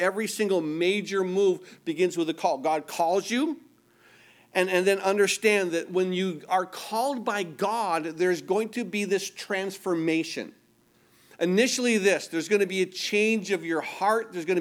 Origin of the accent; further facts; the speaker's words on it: Midwest, United States; also born or lived in Southern California; now in Milwaukee, United States; I mean, I kind of grew up a Midwesterner, so I did have an easier adjustment period.